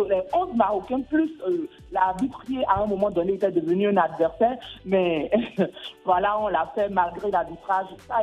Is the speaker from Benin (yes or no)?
yes; Benin; en tant que Béninois, je ne parle pas en tant que journaliste, mais en tant que Béninois